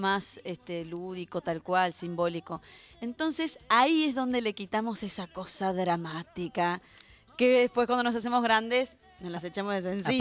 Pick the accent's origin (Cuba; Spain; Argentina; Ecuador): Argentina; General Belgrano, Buenos Aires Province; Primero en General Belgrano, que soy